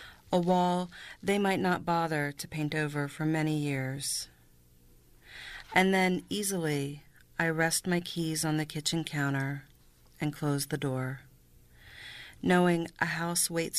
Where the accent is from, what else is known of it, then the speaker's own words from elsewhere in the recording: Salisbury, Maryland, United States; moving back to the Eastern Shore, and for me, moving back home, because I'm from Salisbury